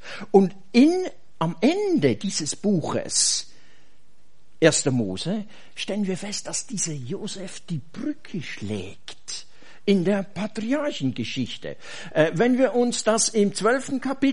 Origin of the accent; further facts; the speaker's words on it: Switzerland; Oh, ich bin Schweizer. Ich bin Helvetier.